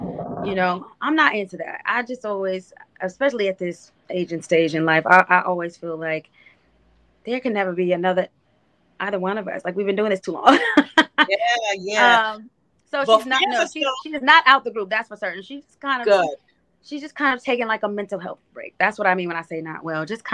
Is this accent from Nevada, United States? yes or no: yes; Las Vegas, Nevada, United States; now in Atlanta, United States; I have some folks out in Vegas that I've been consulting with to do something grand in Las Vegas, my hometown, for special needs